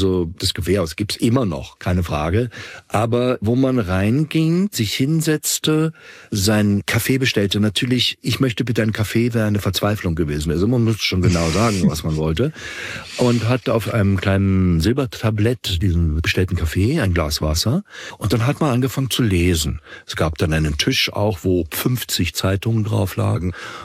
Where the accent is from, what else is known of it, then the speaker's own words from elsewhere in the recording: Vienna, Austria; zur Hofburg, also das imperiale Wien